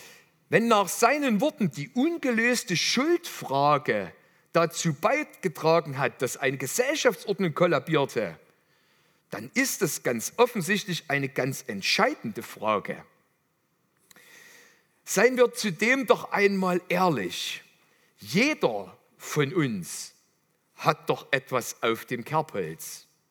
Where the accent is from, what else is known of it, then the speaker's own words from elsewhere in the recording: Limbach-Oberfrohna, Saxony, Germany; In meiner Heimatstadt Limbach-Oberfrohna gibt es ein ungewöhnliches Restaurant.